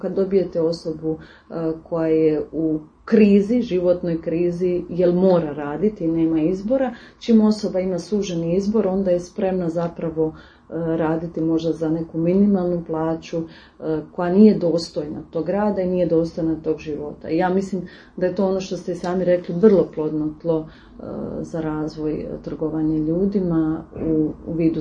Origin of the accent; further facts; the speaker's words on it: Croatia; Kod nas u Hrvatskoj